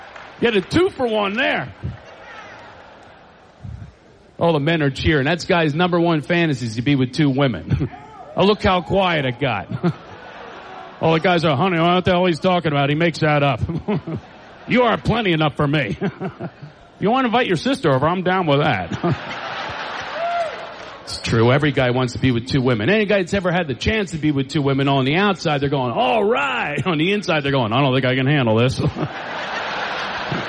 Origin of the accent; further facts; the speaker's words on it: Philadelphia, Pennsylvania, United States; I'm from Philadelphia, you know.